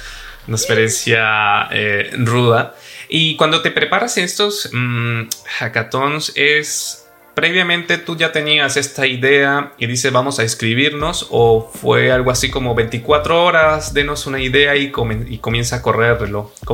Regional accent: Venezuela; now in Madrid, Spain; yo soy de Venezuela, actualmente vivo en Madrid.

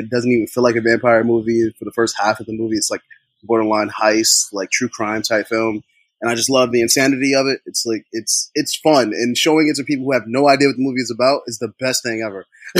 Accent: New York, United States; Like, you know, I'm from New York, so, like, you know, everyone kind of has a guy for something, like DVDs, movies, whatever.

